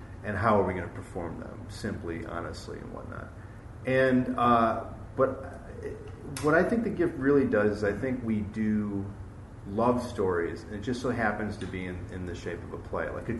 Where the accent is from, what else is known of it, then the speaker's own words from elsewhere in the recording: Chicago, Illinois, United States; when I grew up in Jefferson Park, family of cops and firemen, I was writing novels and poetry in my basement.